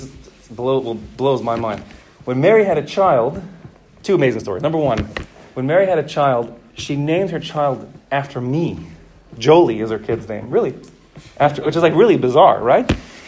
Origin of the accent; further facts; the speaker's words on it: South Africa; I'm a South African, born in South Africa, so I've seen it firsthand.